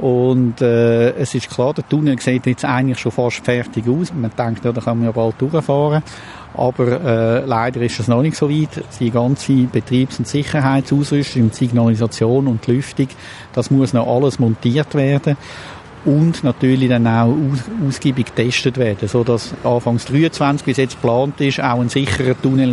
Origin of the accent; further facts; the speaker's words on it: Zurich, Switzerland; ich bin selber Zürcher